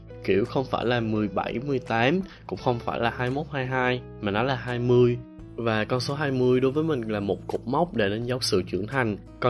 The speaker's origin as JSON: {"language": "Vietnamese", "region": "Phú Yên", "country": "Vietnam", "tie": "born or raised there", "said": "mình sinh năm 2002. Mình sinh ra và lớn lên ở Phú Yên, nên đôi khi các bạn có thể sẽ nghe ra một vài từ địa phương."}